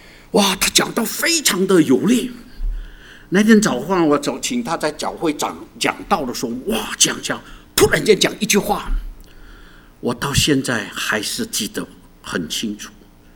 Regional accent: China; 我常常说，如果生我们中国人都不关心我们自己中国人，你还有什么颜面呢

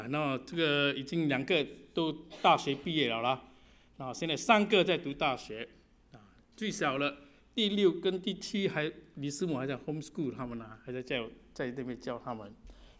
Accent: Singapore; now in Toronto, Canada; 她是香港人，我是从新加坡来的啊

